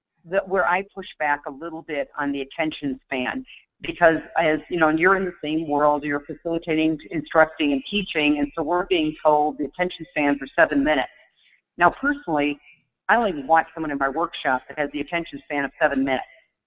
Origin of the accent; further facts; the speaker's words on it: Iowa, United States; You know, I'm a kid from Iowa, so you're supposed to be very humble.